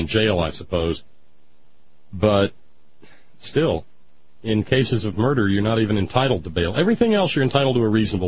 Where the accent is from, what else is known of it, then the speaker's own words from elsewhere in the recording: Alabama, United States; when I was a little kid growing up in Alabama, Stan, we weren't being punished, and neighbor mamas came out